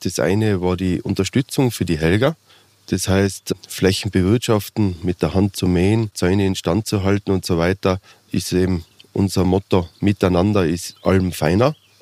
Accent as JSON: {"language": "German", "region": "Tyrol", "country": "Austria", "said": "mit unserer Historie als Tiroler oder überhaupt als Alpenbewohner"}